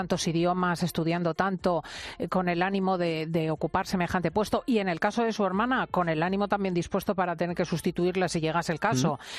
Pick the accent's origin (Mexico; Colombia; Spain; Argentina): Spain; ya, soy española.